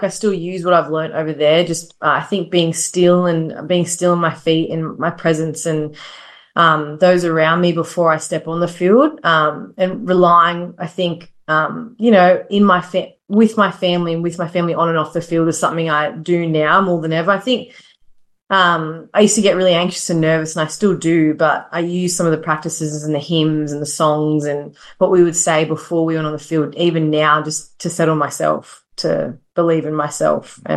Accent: Australia; And growing up in Australia, you miss those little 1%ers of the culture

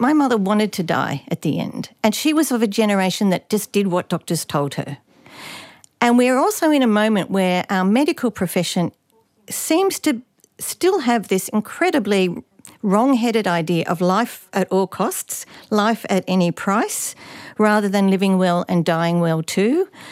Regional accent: Australia; what is the value of my life as an Australian if I die leaving this country worse off for the next generation than it was for me?

